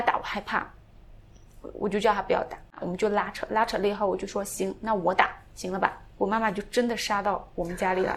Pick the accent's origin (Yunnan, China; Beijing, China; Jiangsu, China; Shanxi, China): Yunnan, China; Kunming; 我也挺喜欢昆明的，就我的家乡的，也就顺理成章的就回来了。